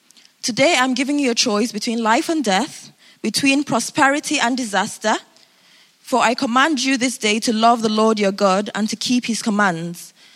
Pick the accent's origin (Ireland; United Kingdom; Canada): United Kingdom; I know we're very British, and British people like to say, I don't want to be rich.